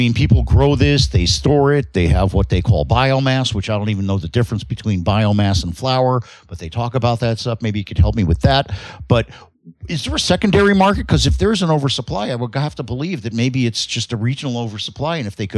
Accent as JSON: {"language": "English", "region": "Florida", "country": "United States", "tie": "born or raised there", "said": "Yeah, I understand. I grew up here in Florida."}